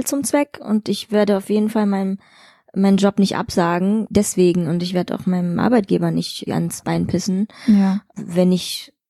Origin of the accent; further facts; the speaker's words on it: Chemnitz, Saxony, Germany; Ich bin in Chemnitz aufgewachsen